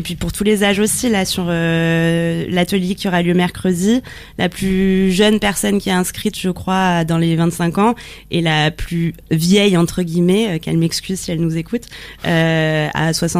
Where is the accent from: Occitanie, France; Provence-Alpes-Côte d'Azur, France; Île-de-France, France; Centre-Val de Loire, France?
Provence-Alpes-Côte d'Azur, France; Marseille; Moi j'ai grandi à Marseille, je viens d'une famille un peu mélangée, pas que méditerranéenne, mais j'ai quand même beaucoup d'attaches en Méditerranée.